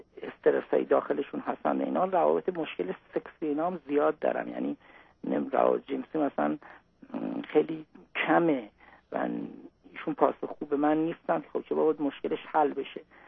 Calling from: Iran; میبخشید، من از ایران هستم

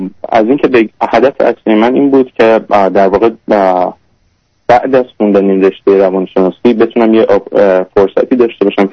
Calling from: Canada; من 23 سالم هست باهاتون تماس میگیرم از کانادا.

